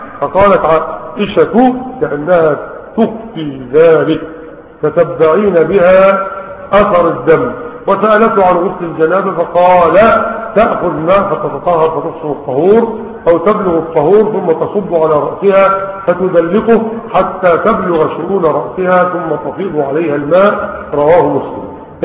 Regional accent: Egypt; ولذلك عندنا في مصر 9 مليون عالم، عندنا في مصر 9 مليون عالم فاتت ال 30

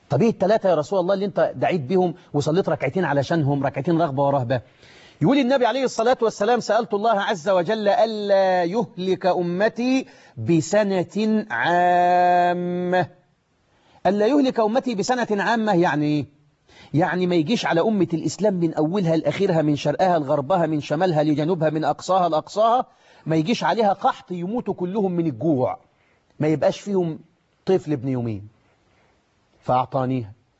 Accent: Egypt; يحفظ بلدنا مصر

